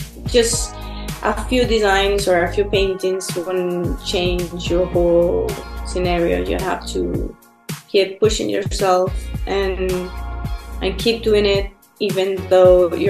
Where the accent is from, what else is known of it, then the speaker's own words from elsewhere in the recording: Venezuela; I'm from Venezuela and I grew up there. My whole family is from there.